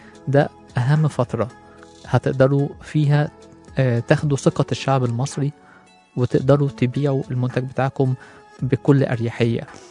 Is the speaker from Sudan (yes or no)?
no; Egypt; وعشان المساحة دي موجودة عندنا في مصر